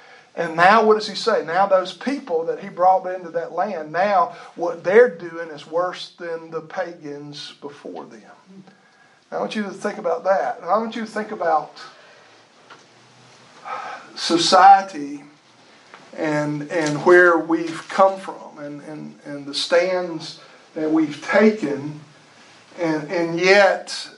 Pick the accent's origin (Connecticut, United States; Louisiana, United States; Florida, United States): Louisiana, United States; growing up in South Louisiana, I never was around snow or ice very much.